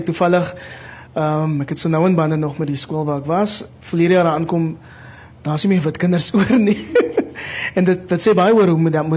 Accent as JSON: {"language": "Afrikaans", "town": "Mitchells Plain", "region": "Western Cape", "country": "South Africa", "tie": "born or raised there", "lives_now": "Kraaifontein, South Africa", "said": "Ja, ek onthou dit was in Mitchells Plain. Ek het in Mitchells Plain groot geword."}